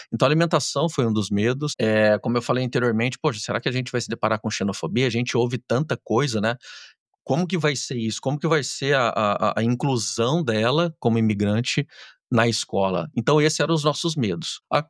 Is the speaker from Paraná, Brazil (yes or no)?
yes; Curitiba, Paraná, Brazil; also born or lived in Minas Gerais; Eu sou mineiro, mas eu fui criado, a maior parte, né, da minha vida em Curitiba.